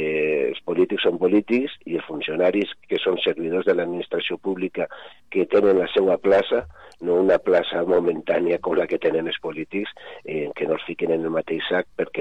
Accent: Benetússer, Valencian Community, Spain; Jo he sigut regidor al meu poble... concretament a Benetússer des dels 18 anys

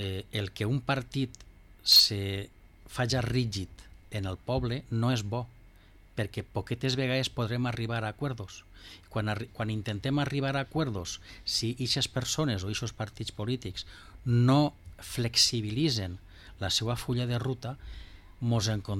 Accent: Vila-real, Valencian Community, Spain; jo sóc fill de Villarreal, la nascuda així, m'ha criat així entre els barrios

